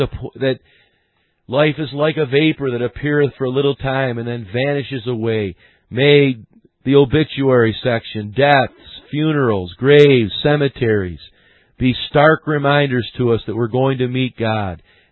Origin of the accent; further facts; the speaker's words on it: Syracuse, New York, United States; When I grew up in Syracuse